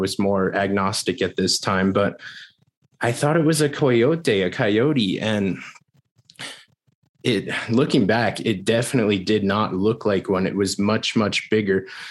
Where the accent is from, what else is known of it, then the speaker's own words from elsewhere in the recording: Corrales, New Mexico, United States; also born or lived in Albuquerque; outside of Albuquerque, New Mexico, is a little village called Corrales. And that's where I moved when I was around six from Albuquerque.